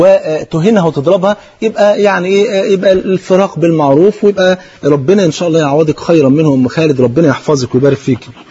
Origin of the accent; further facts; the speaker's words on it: Palestine; أنا فلسطيني